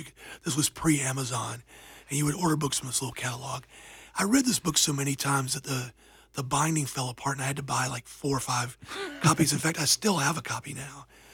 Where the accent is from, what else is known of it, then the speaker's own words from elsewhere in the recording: St. Simons Island, Georgia, United States; But when I was growing up on the beach in St. Simons Island, Georgia